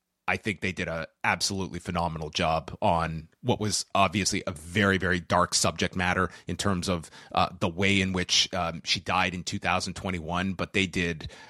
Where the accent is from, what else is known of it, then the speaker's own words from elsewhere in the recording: London, United Kingdom; I want to bring it home to my home country at Forbidden Door on August 24th. The O2 Arena is 30 minutes from my home.